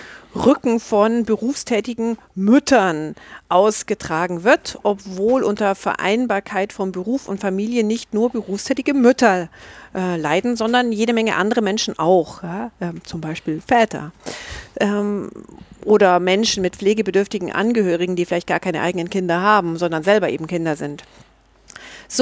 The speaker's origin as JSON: {"language": "German", "town": "Munich", "region": "Bavaria", "country": "Germany", "tie": "born there", "said": "Ich bin 1972 in München geboren und ich lebe auch in München."}